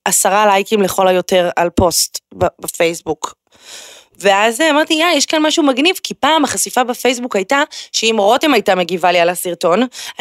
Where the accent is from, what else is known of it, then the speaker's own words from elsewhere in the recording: Rehovot, Central District, Israel; born there; אני נולדתי ברחובות... אני סיימתי בבית ספר דשליט ברחובות.